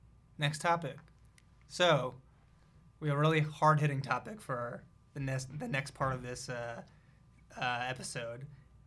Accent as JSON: {"language": "English", "region": "New Jersey", "country": "United States", "tie": "born or raised there", "said": "New Jersey. We had lemonade."}